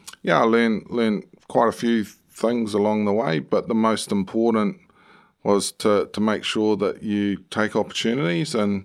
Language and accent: English; New Zealand; now in United Kingdom; So, as a Kiwi lad, in the UK, it presented huge opportunities.